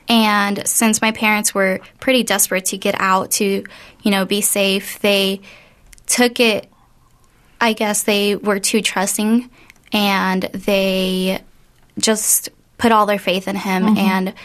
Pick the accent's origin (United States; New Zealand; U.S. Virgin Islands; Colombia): Colombia; moved away; yeah. And I am from Colombia. My family and I moved here in early 2000.